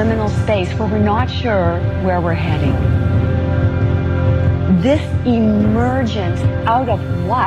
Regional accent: Edmonton, Alberta, Canada; I grew up in Edmonton.

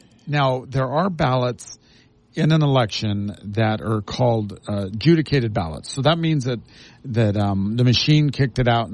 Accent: Hurricane, Utah, United States; I'm from Laverkan. That's my hometown. Well, I like to joke around. I like to say, you know, I was born in St. George, so that's the city of my birth.

